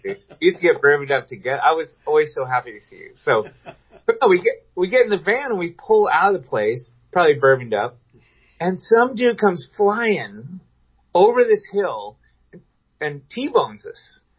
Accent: Washington, United States; And we said, we're from Washington State.

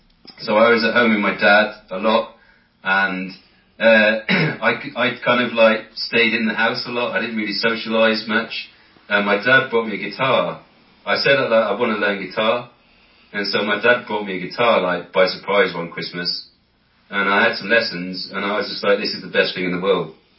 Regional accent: Manchester, North West England, United Kingdom; born there; where I was born in Manchester.

